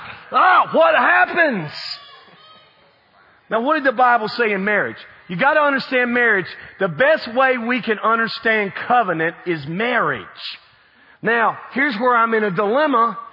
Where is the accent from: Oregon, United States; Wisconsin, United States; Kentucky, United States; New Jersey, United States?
Kentucky, United States; And I don't follow Jesus just because I grew up in Kentucky and I went to church.